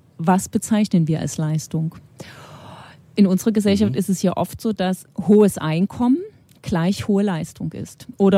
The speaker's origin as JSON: {"language": "German", "region": "eastern Germany", "country": "Germany", "said": "ich komme ja aus dem Osten"}